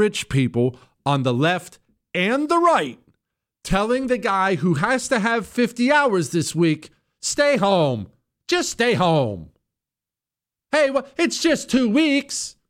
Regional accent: United States; I'm an American. Now, that translates into this. My background, as you well know, I come from a construction family.

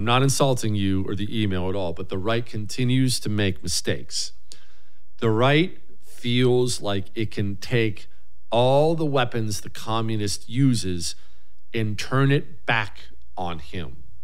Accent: Steubenville, Ohio, United States; born there; You know, I was born in Steubenville, Ohio.

